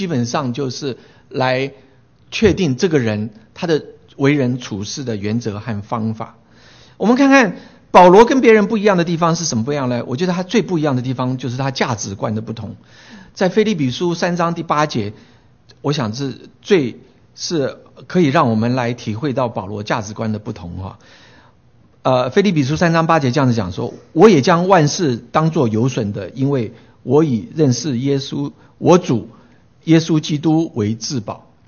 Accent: Taiwan; 我也关心我成长的台湾，

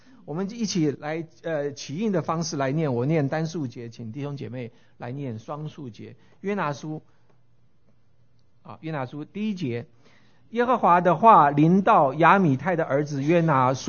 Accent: China; 以色列人跟我们中国人很像哈，每一个人取的名字都有他的意思哈。

